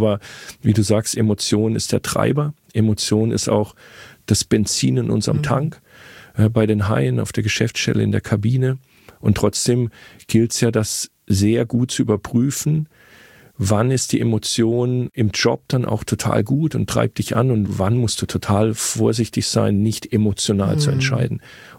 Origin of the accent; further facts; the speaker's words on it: Freiburg, Baden-Württemberg, Germany; born there; als junger Mensch wurde ich zum Eishockey-Fan, damals noch in Freiburg, meiner Geburtsstadt